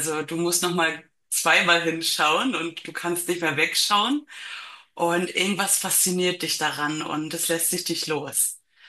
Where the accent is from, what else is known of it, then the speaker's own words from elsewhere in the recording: Mecklenburg-Vorpommern, Germany; Also wir kommen aus Mecklenburg-Vorpommern im Osten.